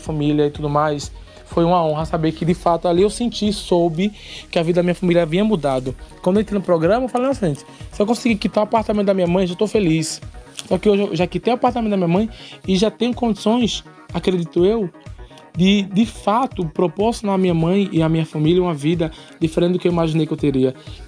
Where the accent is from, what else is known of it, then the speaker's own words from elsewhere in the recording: Janga, Pernambuco, Brazil; Eu vim do Janga, da Manepá, lá dos Cafundó de Judas.